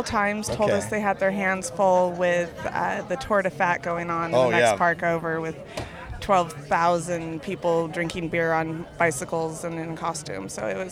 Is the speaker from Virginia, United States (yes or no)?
no; Idaho, United States; I'm from Idaho.